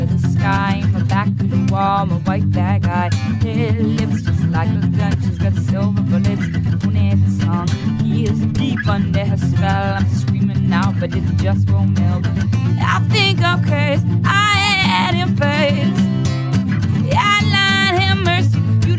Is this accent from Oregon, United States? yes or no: yes; Oregon, United States